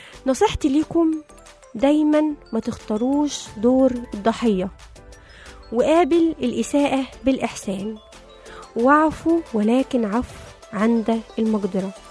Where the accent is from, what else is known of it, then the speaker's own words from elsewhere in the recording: Egypt; ودول يعني كمصريين احنا مفيش اسهل من الطرق دي بنعملها.